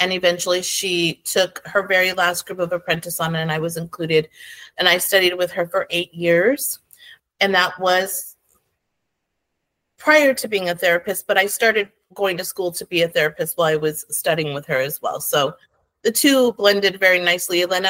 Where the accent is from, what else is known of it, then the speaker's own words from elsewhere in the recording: New Mexico, United States; moved away; I live in Phoenix, Arizona. I'm originally from New Mexico, and I've lived in Arizona now for about 20 plus years. I came to school out here.